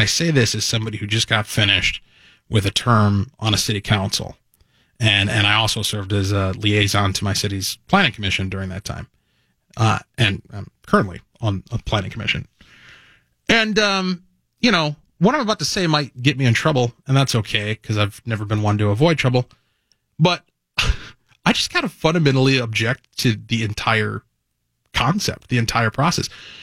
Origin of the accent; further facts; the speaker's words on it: Cottage Grove, Minnesota, United States; I grew up in Cottage Grove, and so I spent a lot of time in Woodbury